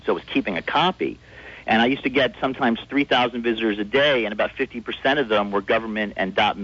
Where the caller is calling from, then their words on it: Philadelphia, Pennsylvania, United States; in Philly.